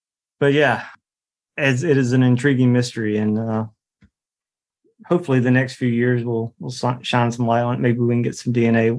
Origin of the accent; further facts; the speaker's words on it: the South, United States; I'm from the South and I love the heat, but I'll do it if I have to.